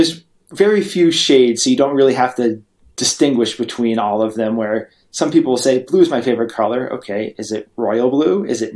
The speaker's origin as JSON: {"language": "English", "region": "Vermont", "country": "United States", "tie": "born or raised there", "said": "I grew up in Vermont. So the eastern part of the United States"}